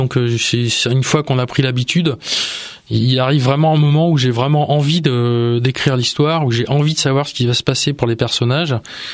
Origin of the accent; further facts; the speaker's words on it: Rueil-Malmaison, Île-de-France, France; born there; Moi, je suis né à Rueil-Malmaison.